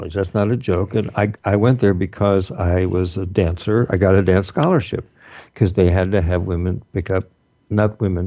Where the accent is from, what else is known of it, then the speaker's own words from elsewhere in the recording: Missouri, United States; when I grew up in Missouri, we didn't say why or what. We said what, why.